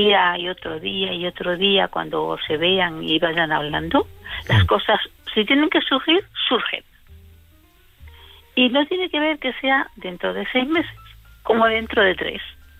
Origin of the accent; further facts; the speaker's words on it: Ávila, Castile and León, Spain; now in Barcelona, Spain; sí, soy de Ávila. Ah, muy lo que pasa es que llevo 44 años en Barcelona.